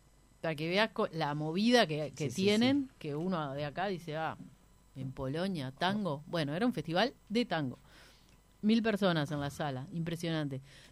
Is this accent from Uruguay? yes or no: yes; Montevideo, Uruguay; Que capaz que como montevideanos estamos... Medio que no nos enteramos